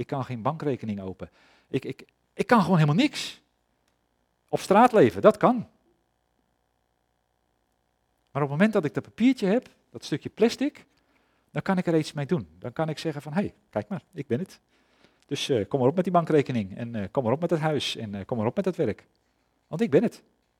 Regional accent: Netherlands; Als ik zeg van ik ben Nederlander. Nou, misschien dat jullie dat wel geloven. Ik spreek redelijk Nederlands. En ik kom hier vaak. Dus ik zal wel ergens in de buurt wonen.

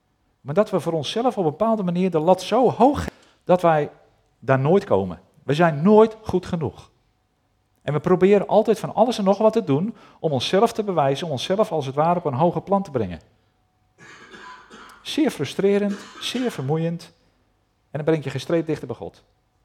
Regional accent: Netherlands; We zijn Nederlanders, hè? En Nederlanders staan er bekend om dat ze een kritisch volkje zijn.

